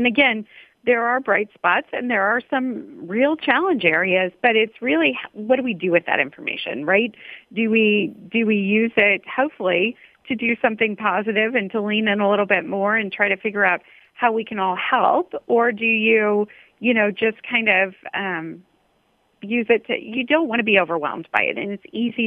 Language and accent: English; Indiana, United States; I grew up in Indiana.